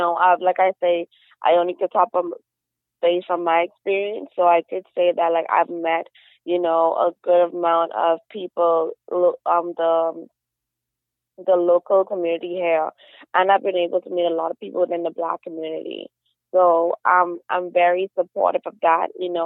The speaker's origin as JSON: {"language": "English", "town": "Nassau", "region": "New Providence", "country": "Bahamas", "said": "I'm from Nassau, Bahamas."}